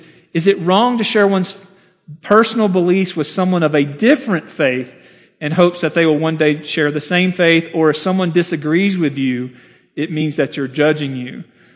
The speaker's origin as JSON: {"language": "English", "town": "Memphis", "region": "Tennessee", "country": "United States", "said": "I came from Memphis a few years ago."}